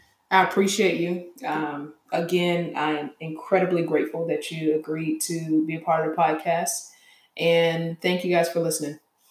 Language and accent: English; Georgia, United States; I'm from Georgia, so a fruit bowl from Publix.